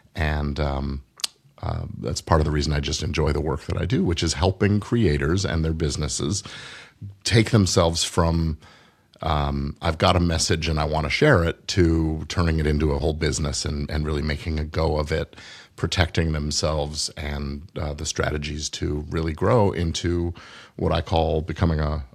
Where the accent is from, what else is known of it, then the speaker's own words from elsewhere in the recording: Palos Verdes, California, United States; Well, I grew up on the South Bay in Palos Verdes, and currently we now live in the Second Valley North, so the Santa Clarita Valley.